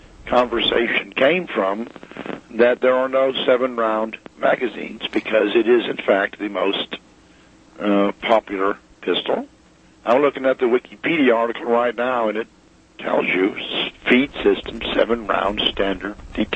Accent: Birmingham, Alabama, United States; also born or lived in Carlisle, Pennsylvania; I was born in Carlisle, Pennsylvania, and when I was about four, my dad was transferred to Alabama, Birmingham.

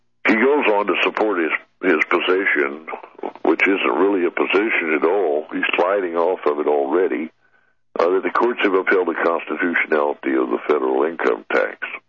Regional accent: Shreveport, Louisiana, United States; It's a letter to Mr. Claudie Baker in Shreveport, Louisiana. I hear my hometown.

